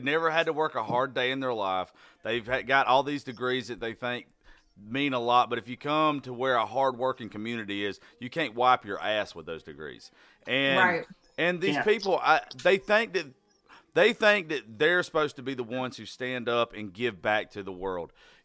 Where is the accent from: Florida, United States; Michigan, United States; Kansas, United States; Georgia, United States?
Georgia, United States; So I grew up in South Georgia.